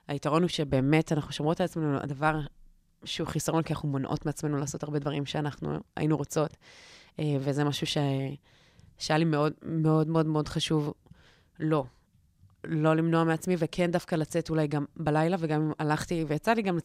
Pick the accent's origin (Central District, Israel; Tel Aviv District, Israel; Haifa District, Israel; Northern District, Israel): Tel Aviv District, Israel; Tel Aviv; הערים גדולות באופן כללי, גם אם אני תל אביבית